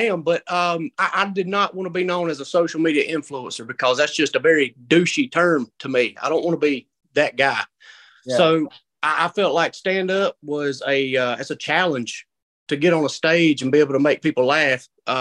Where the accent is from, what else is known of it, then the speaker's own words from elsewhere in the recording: South Carolina, United States; It's far up north as you can think, man. I'm from South Carolina.